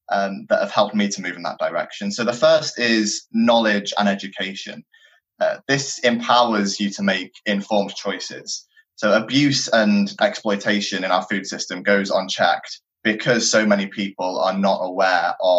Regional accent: South East England, United Kingdom; also born or lived in Australia / North Wales; now in Cambridge, United Kingdom; So I come originally from Kent in the southeast of England. When I grew up, I lived in various places, including Australia and North Wales.

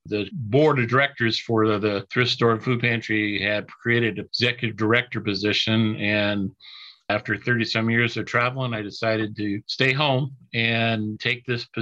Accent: Council Bluffs, Iowa, United States; Even though I was born and raised here in Council Bluffs, I felt like I didn't know the city anymore or the community.

